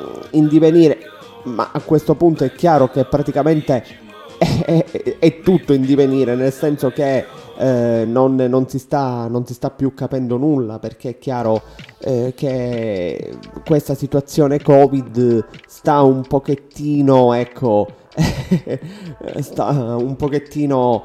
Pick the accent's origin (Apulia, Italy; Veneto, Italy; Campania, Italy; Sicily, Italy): Sicily, Italy; Palermo; non lo dico da siciliano, non lo dico da palermitano